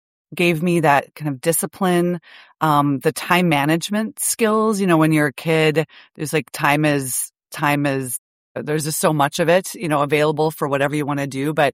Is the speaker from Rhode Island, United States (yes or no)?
no; Fargo, North Dakota, United States; So I grew up in Fargo, North Dakota, and my dad worked for the USDA, so the Department of Agriculture, in agricultural research and specifically sunflowers.